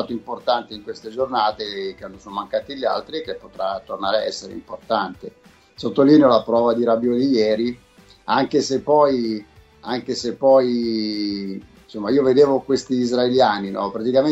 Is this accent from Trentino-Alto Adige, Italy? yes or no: no; Milan, Lombardy, Italy; perché io sono di Milano, quindi per me sarebbe comodissimo